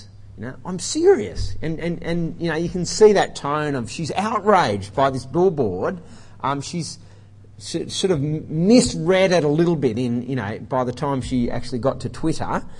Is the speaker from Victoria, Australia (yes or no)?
no; Queanbeyan, New South Wales, Australia; a billboard in Queanbeyan, which is my hometown.